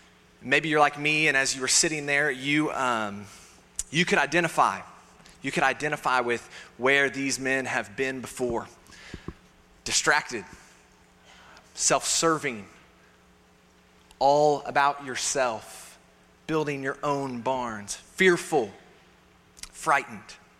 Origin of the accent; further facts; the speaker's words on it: Kansas, United States; also born or lived in Texas; You know, I grew up in Kansas, and every Kansas farm has a fence. Before I moved here, I lived in Texas.